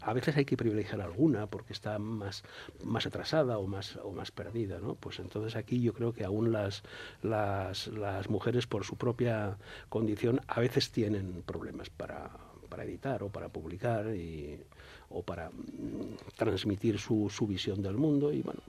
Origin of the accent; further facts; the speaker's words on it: Valencia, Valencian Community, Spain; moved away as an adult; Yo me he llevado la grata sorpresa, porque me fui con 26 años de Valencia y, aunque he tenido contacto, pero asiduamente he vuelto a los 62, 63.